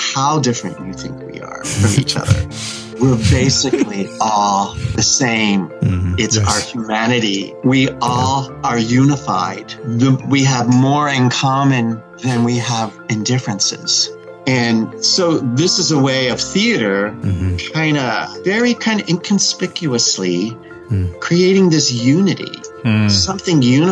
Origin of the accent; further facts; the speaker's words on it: New Jersey, United States; also born or lived in Trenton; New Jersey. Yeah.